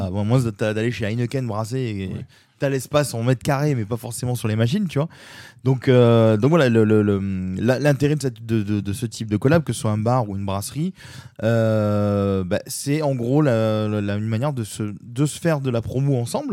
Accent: Marseille, Provence-Alpes-Côte d'Azur, France; Nous, on n'est pas très connus, enfin on est connus chez nous à Marseille, mais pas trop sinon ailleurs.

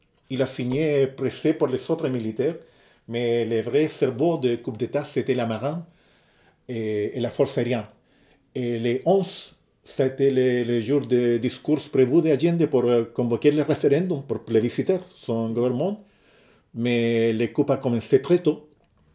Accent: Chile; born there; French is a second language; Oui, c'est-à-dire, je suis né en démocratie au Chili.

